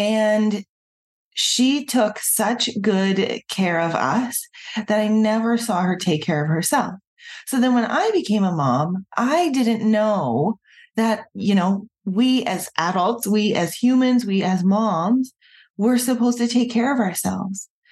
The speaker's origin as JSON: {"language": "English", "region": "Nova Scotia", "country": "Canada", "tie": "born or raised there", "said": "I was raised in a pretty average household, I'd say. I grew up on the East Coast. I grew up in Nova Scotia."}